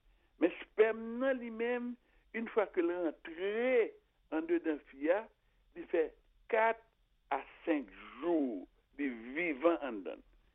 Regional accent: Haiti; c'est pas nous même seulement en tant qu'haïtien qui bah ça t'arrivé

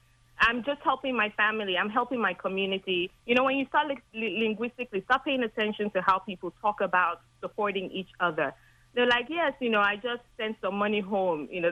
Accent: Nigeria; I'm a Yoruba person, I'm from Nigeria

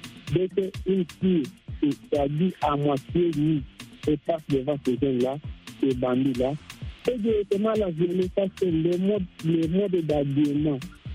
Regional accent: Goma, North Kivu, DR Congo; Moi, j'habite à Goma, je suis quelqu'un de Goma.

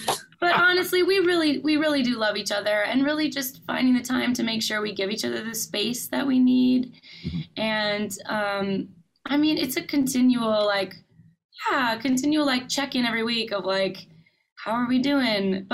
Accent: Minnesota, United States; But we're both from Minnesota, and we've always really had a dream to move home, be closer to family

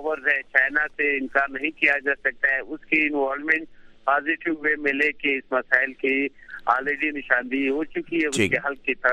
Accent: Balochistan, Pakistan; جہاں تک میں جس ریجن سے تعلق رکھتا ہوں بلوچستان, یہاں کی جو عوام ہے پشتون بلوچ

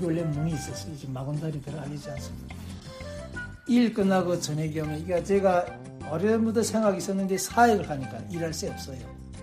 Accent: North Korea; born or raised there

